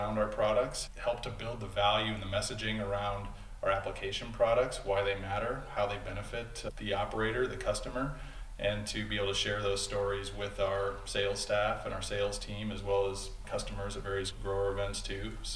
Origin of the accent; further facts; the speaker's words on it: Radcliffe, Iowa, United States; Yeah, so I grew up in Radcliffe, Iowa, so kind of a central Iowa, 30 miles north.